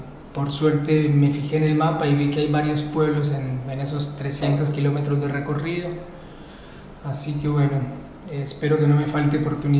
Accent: Colombia; moved away as an adult; now in Argentina; Viví 6 años en Buenos Aires, me vine de Colombia a Buenos Aires a estudiar en una escuela de teatro, de mimo en particular.

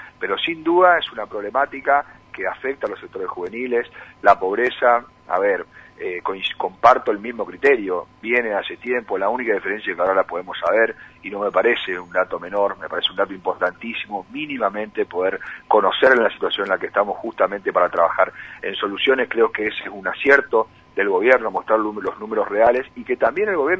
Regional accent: Argentina; no como miembro de Cambiemos, sino como argentino.

